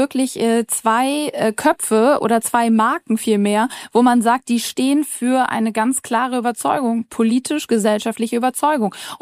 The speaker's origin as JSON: {"language": "German", "region": "Hamburg", "country": "Germany", "said": "Also ich bin Hamburgerin, die Hanseaten kriegen schon, finde ich, in der Kinderstube gesagt, so Understatement ist die Währung."}